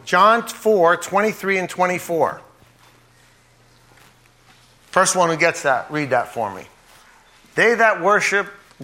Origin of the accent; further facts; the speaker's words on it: New Jersey, United States; I come from the East, as our brother seemed to indicate, New Jersey. I know that seems like a foreign land to many of you. You think it's in another continent, but it's not. It's near New York City. We talk a little differently.